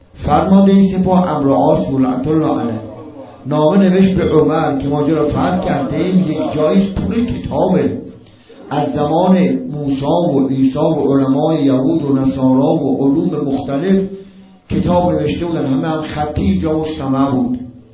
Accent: Qom, Iran; به قم بیش از محل خودم آشنام، بیش از شهر خودم آشنام، البته اونجا آشنام، ولی خب اینجا رو بیشتر بچه‌ای بودم اومدم اونجا بزرگ شدم

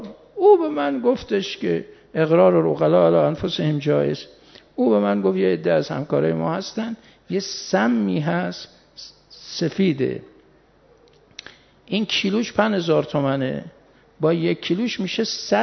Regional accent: Mashhad, Razavi Khorasan, Iran; نمیدونست که ما بچه مشهدیم

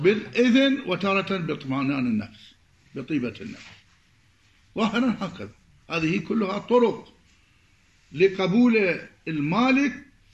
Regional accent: Iraq; مثل ما يقولون عندنا بالعراق،

